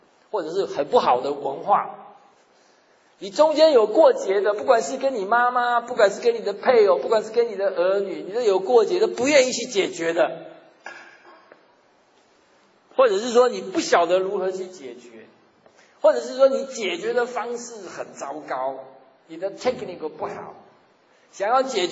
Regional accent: Taiwan; 特别我们台湾人

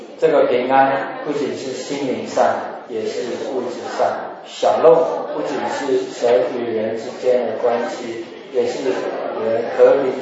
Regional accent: China; 我们中国人说，哎，吃饱没啊？啊？哎，我们中国人比较实际哈

